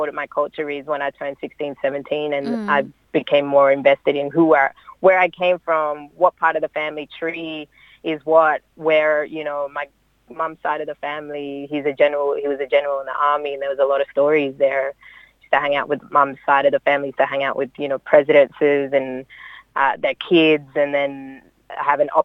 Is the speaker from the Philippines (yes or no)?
yes; Philippines; I love being Filipina, you know. I love talking about it.